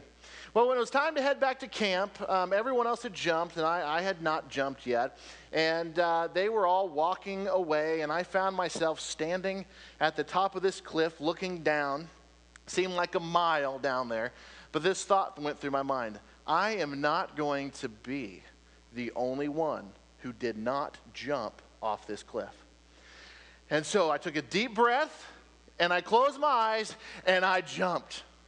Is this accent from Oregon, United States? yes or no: yes; Portland, Oregon, United States; I grew up in the Northwest, out in the Portland, Oregon area, and so there's a million of lakes and camping places